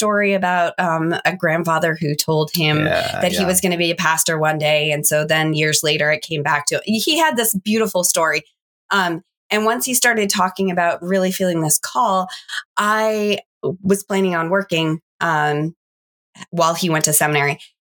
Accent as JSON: {"language": "English", "region": "New Hampshire", "country": "United States", "tie": "born or raised there", "also_born_or_lived": "Virginia", "said": "Mostly in New Hampshire, with the exception of 3 years in Virginia."}